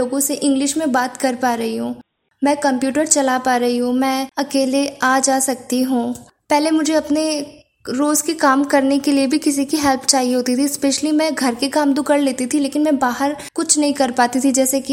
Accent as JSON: {"language": "Hindi", "town": "Indore", "region": "Madhya Pradesh", "country": "India", "said": "मैं इंदौर मध्य प्रदेश की रहने वाली हूँ।"}